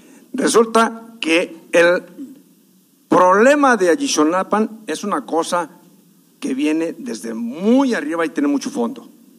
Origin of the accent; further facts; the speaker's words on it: Michoacán, Mexico; now in South San Francisco, United States; soy de Michoacán, y he trabajado, estoy retirado, trabajé 45 años en una compañía.